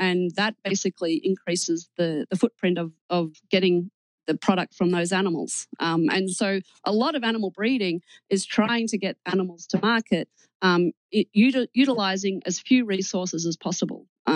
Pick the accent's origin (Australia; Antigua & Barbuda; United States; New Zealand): Australia; I was raised in Australia, and so I only ever knew that cows ate grass.